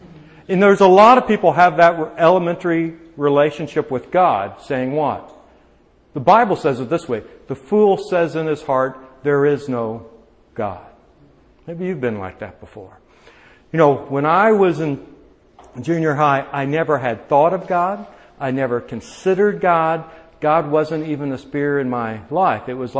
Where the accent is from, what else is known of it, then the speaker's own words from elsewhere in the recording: Indianapolis, Indiana, United States; I grew up in Indianapolis. I played basketball because I grew up in Indy.